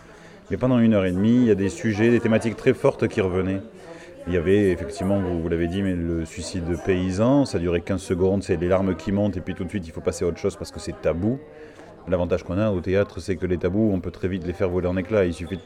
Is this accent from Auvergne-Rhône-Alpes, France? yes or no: no; Occitanie, France; J'habite en Lozère, même si je suis parti pendant quelques années. Mais je suis originaire du Causse de Sauveterre et maintenant j'habite le Nord-Lozère. Je tiens à ma Lozère, fort.